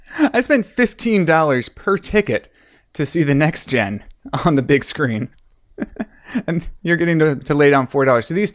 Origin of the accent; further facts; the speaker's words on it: Charlotte, North Carolina, United States; I am. I was born and bred in Charlotte, North Carolina. They're not far from Kannapolis, sort of way beneath the Mason-Dixon line is what I like to say.